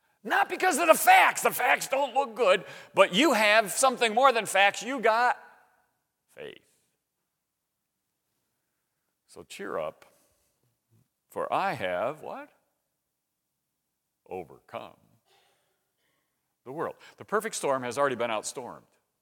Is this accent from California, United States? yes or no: no; West Virginia, United States; I'm from West Virginia. You ever hear of that state?